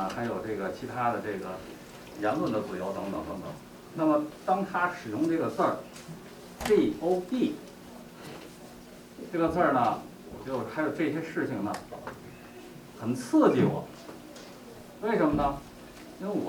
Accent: China; 但是我从中国来

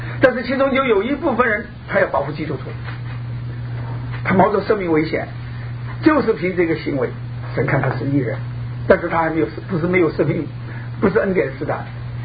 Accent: China; 所以我们从大陆来的人我们就很清楚

